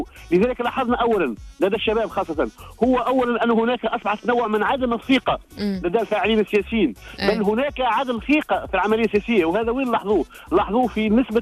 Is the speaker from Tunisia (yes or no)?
yes; Tunisia; بالنسبة لنا كتونسيين